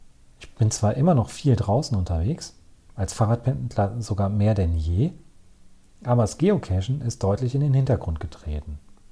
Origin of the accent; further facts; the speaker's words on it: North Rhine-Westphalia, Germany; born or raised there